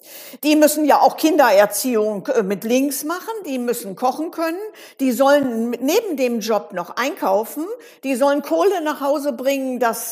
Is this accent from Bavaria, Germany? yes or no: no; Dortmund, North Rhine-Westphalia, Germany; born there; Ich bin ja nur gebürtige Dortmunderin, da ist man so.